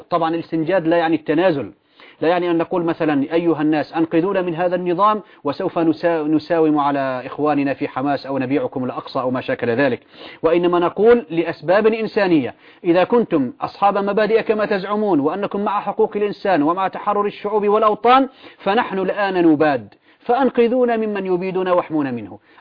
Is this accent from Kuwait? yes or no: no; Syria; وعندنا في سوريا ما دامت قدرة الشعب السوري على انصاف نفسه وانتزاع حريته وكرامته لم تكفي لتحقيق المراد